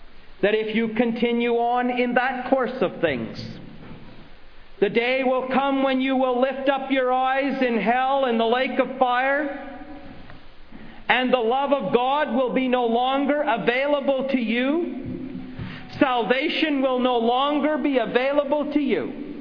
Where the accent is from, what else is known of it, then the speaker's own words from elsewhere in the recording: Canada; When I was growing up in Canada